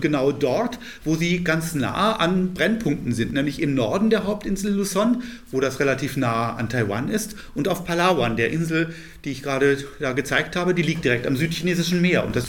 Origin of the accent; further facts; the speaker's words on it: London, United Kingdom; Ich komme aus London